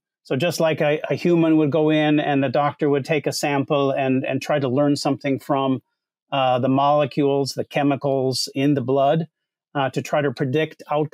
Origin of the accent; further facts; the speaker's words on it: Minnesota, United States; also born or lived in New York City / Los Angeles; now in Iowa, United States; So I grew up in Minnesota, which is a northern state in the U.S., and I'm now working in Iowa, so not very far away.